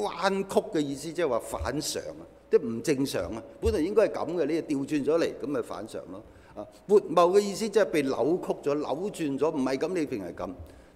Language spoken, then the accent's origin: Cantonese; China; 我們中國人都說玉不琢不成器